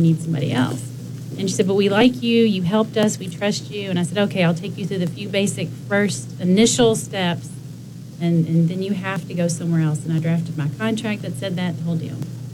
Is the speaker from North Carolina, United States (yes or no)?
no; Georgetown, Kentucky, United States; Originally from Georgetown.